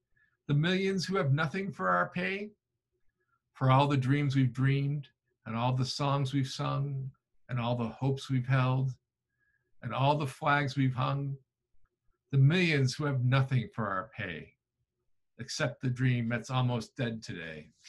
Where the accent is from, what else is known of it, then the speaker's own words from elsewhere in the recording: Buffalo, New York, United States; I'm from Buffalo and I know that man.